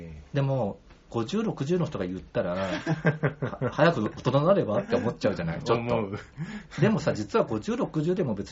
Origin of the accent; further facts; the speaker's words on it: Tokyo, Japan; だからちょっとまあ自分は東京の人間なので